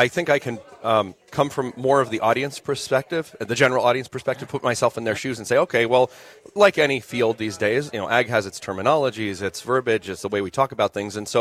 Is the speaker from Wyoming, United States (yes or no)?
yes; Cheyenne, Wyoming, United States; I grew up in Cheyenne, Wyoming. No connection directly to a farm.